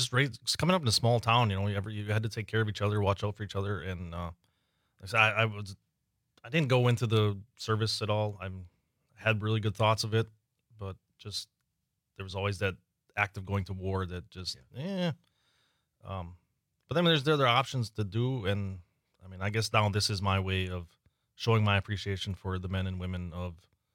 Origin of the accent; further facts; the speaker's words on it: Kewaunee, Wisconsin, United States; Kewaunee, yep. Yes. Yeah, we're all from Kewaunee.